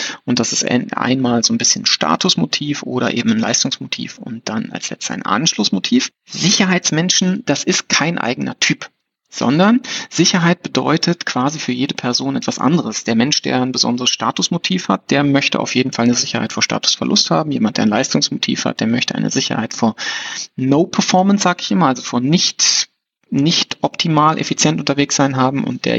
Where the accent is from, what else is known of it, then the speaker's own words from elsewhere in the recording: North Rhine-Westphalia, Germany; ich bin am Niederrhein aufgewachsen, dass wir dann nach Krefeld gefahren sind zum Kaufhof